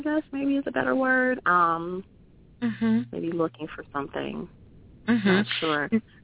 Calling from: Chicago, Illinois, United States; Hi, Miss Blue. … I'm calling from Chicago.

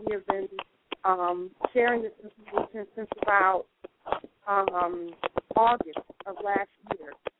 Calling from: Fayetteville, North Carolina, United States; I'm in Fayetteville, North Carolina

